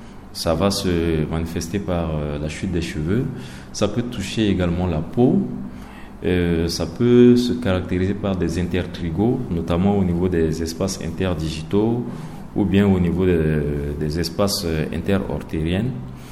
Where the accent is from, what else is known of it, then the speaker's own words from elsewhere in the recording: Central African Republic; que nous appelons ça communément en sango parata, ici chez nous, en République centrafricaine.